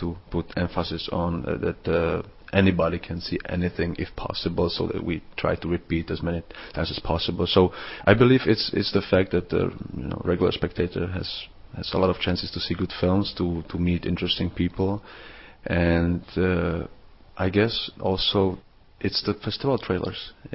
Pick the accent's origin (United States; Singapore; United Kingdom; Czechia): Czechia; English is a second language; I started to go to a local cinema in my hometown, which is a small town about 100 kilometers outside of Prague.